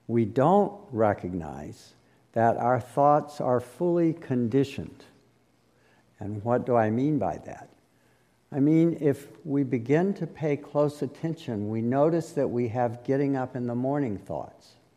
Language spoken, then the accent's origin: English; South Carolina, United States; We are headed to my hometown in central South Carolina